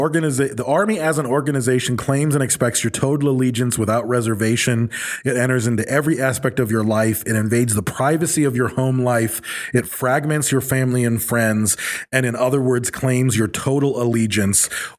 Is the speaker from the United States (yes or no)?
yes; Battle Creek, Michigan, United States; But a friend of mine who I grew up with in Battle Creek joined the Air Force.